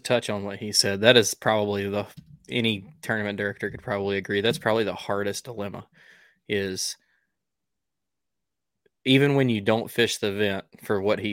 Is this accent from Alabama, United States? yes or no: yes; Alabama, United States; I'm from Alabama. That's not even worth the time.